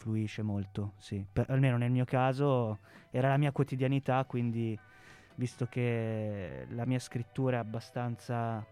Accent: Piacenza, Emilia-Romagna, Italy; born there; ho 25 anni, sono nato a Piacenza, che è una città ai confini dell'Emilia, confine tra Emilia e Lombardia.

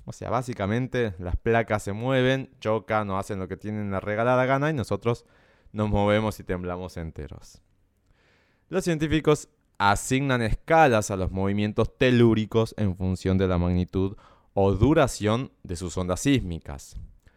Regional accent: Salta, Argentina; yo como soy de Salta y crecí allá toda mi niñez, toda mi adolescencia

